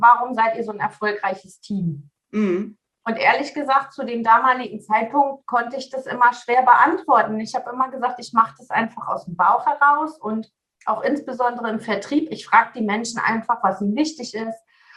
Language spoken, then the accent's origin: German; Seevetal, Lower Saxony, Germany; Ich komme aus Sevetal, sagtest du schon. Das ist so der Speckgürtel von Hamburg, ein nördlichster Zipfel von Niedersachsen. Dort lebe ich mit meinem Mann und meiner Teenager-Tochter.